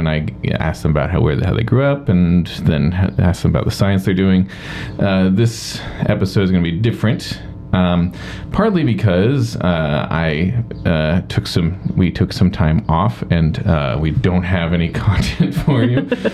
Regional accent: Seattle, Washington, United States; moved away as an adult; also born or lived in New York / California / Boston; But I grew up in Seattle and moved to New York to start grad school.

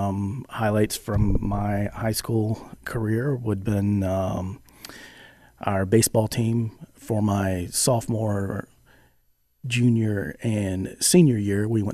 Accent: Virginia, United States; Growing up in York County, this is where I came to play, have fun.

